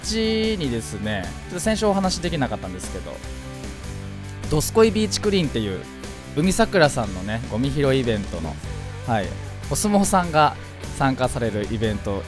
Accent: Fujisawa, Kanagawa, Japan; 藤沢出身の俳優タレントとして活動する

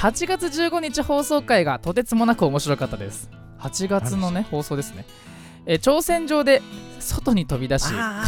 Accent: Fujisawa, Kanagawa, Japan; 藤沢出身の俳優タレントとして活動する

